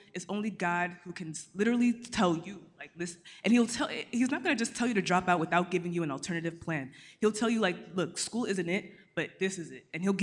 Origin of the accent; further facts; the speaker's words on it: Nigeria; I mean, it's hard for me to say because, you know, we're Nigerian.